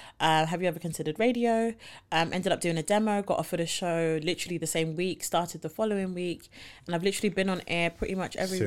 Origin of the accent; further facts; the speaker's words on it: Nigeria; Obviously, I'm Nigerian, so the Niger side with me.